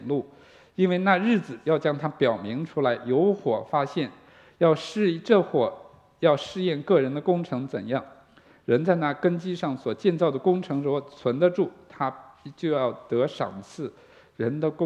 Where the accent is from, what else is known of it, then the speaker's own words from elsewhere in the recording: China; 你发现那个宝石这个词不是我们中国人想的那个珠宝的那个宝石